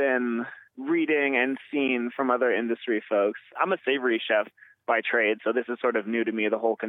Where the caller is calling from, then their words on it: Rochester, Minnesota, United States; Rochester, Minnesota.